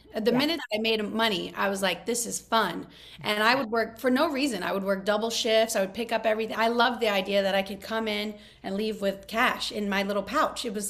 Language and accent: English; Louisiana, United States; now in Los Angeles, United States; Well, growing up in Louisiana was pretty much the opposite of living in LA. Mm-hmm. I grew up in a dairy farm town in the middle of nowhere.